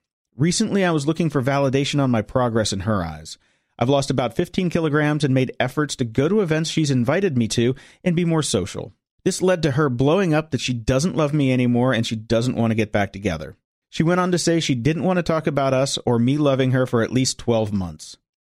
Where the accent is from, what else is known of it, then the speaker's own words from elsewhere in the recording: Gold Coast, Queensland, Australia; I'm from the Gold Coast in Australia.